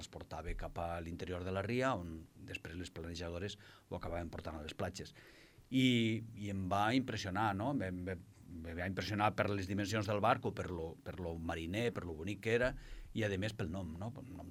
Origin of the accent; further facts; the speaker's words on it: Pontevedra, Galicia, Spain; now in Lleida, Spain; Sí, jo sóc gallec.